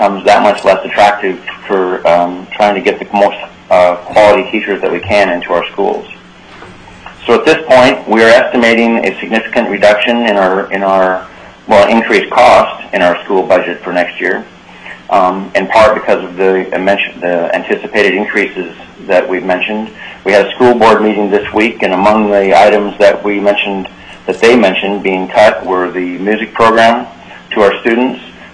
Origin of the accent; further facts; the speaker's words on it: Ambler, Alaska, United States; I grew up in Bush. I grew up in Ambler.